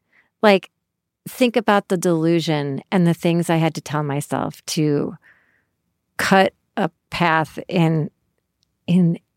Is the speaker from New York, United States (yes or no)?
yes; Syracuse, New York, United States; I grew up in Syracuse, New York.